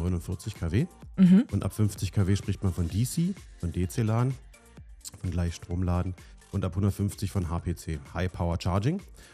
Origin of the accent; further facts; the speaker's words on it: Potsdam, Brandenburg, Germany; born there; als gebürtiger Potsdamer